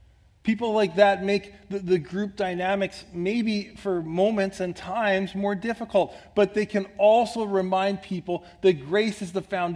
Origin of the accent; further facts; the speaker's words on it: Canada; I'm still a husband. I'm still a father. I'm still a pastor. I'm still a Canadian.